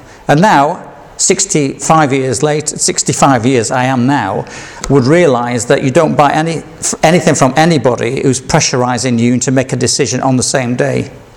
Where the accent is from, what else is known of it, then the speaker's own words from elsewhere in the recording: Yorkshire and the Humber, United Kingdom; So I tend, as a Yorkshireman, never to win anything.